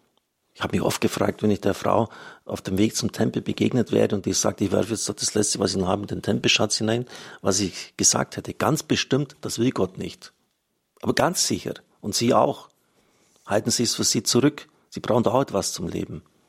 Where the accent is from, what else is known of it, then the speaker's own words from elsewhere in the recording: Baden-Württemberg, Germany; born there; Ich bin ein geborener Schwabe.